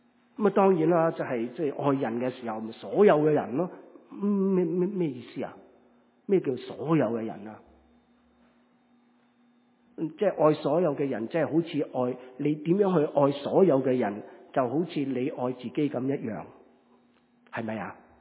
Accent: Dongguan, Guangdong, China; 我是东莞人嚟嘅，咁我哋在座咧有潮州人啊

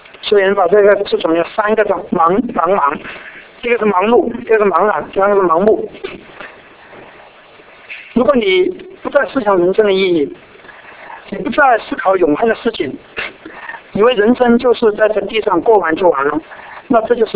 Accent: China; 但我们中国人过去处的观念，以为儿子无所谓，然后反而可能是占了人家的便宜。

